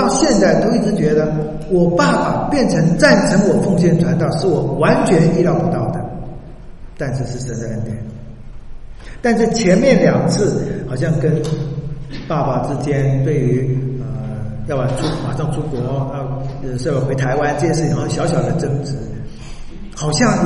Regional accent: China; 我们中国人说吧，这个他的胳膊比我的大腿还粗

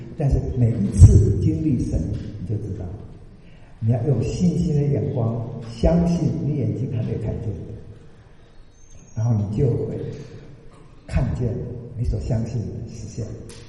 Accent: Taiwan; 我们台湾人有5、6个都卖身的

